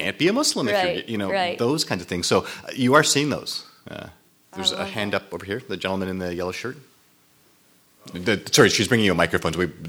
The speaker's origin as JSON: {"language": "English", "country": "Canada", "tie": "born or raised there", "also_born_or_lived": "Pakistan", "moved": "as an adult", "lives_now": "United States", "said": "I was born in Pakistan. I grew up in Canada. All my education, kindergarten to PhD, is in Canada. And then I came here."}